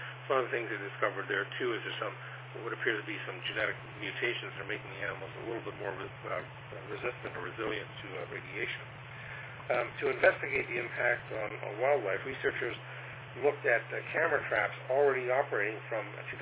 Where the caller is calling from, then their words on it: Toronto, Ontario, Canada; Science and TechNet, and I'm transmitting from Toronto, Ontario, Canada.